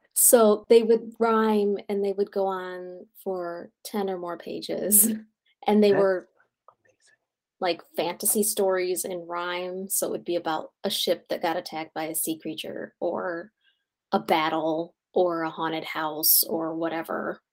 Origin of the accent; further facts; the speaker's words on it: Grand Rapids, Michigan, United States; I was born in Grand Rapids.